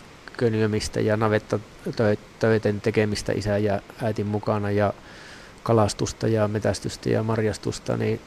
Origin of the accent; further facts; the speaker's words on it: Suomussalmi, Kainuu, Finland; Pikkupoikana, kun siellä Suomussalamella ihan muutaman vuoden ikäisenä könysin metässä yksikseen ja tein nuotioa ja pimeydessä kahtelin nuotion rätinässä niitä puita omassa kotitalon metässä, niin se on jo sieltä lähtenyt se lapsuustausta